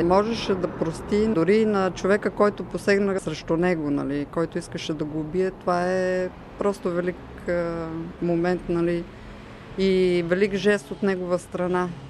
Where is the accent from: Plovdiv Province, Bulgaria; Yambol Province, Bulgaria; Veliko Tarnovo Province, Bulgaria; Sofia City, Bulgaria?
Sofia City, Bulgaria; Sofia; на 40 години съм от София